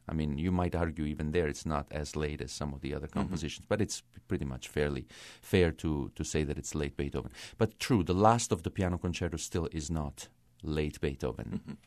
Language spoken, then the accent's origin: English; Foggia, Apulia, Italy; English is a second language; I was born and raised in Italy. I did all my studies in Italy, and I was born in southern Italy in the city of Foggia.